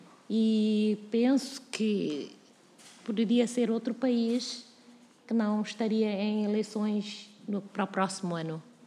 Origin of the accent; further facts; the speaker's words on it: Timor-Leste; Sou de Timor-Leste.